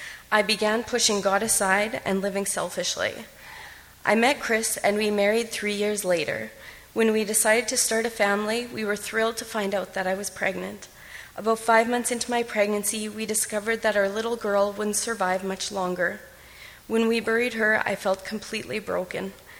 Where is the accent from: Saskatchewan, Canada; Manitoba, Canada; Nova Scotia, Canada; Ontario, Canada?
Manitoba, Canada; Rosenfeld; I grew up in Rosenfeld in a loving, Christ-centered home with my parents … my three older siblings, Brad, Jody, and Christy. When I married Chris, we bought a house in Plum Coulee, but moved to Rheinfeld a few years